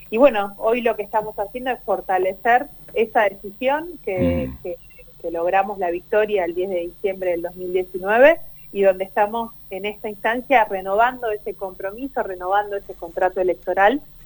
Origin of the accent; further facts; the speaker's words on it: Neuquén, Argentina; somos todos neuquinos, en mi caso en particular, claro. Nacida y criada, estudié, todo lo hice en Neuquén, no me fui en ningún momento, y decido seguir estando en Neuquén para criar a mis hijos